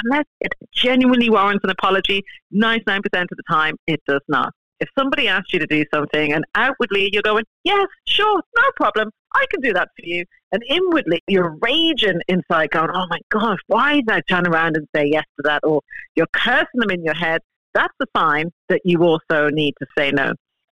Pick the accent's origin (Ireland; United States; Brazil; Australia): Ireland; Shankill, Leinster; I was brought up in Shankill in South Dublin.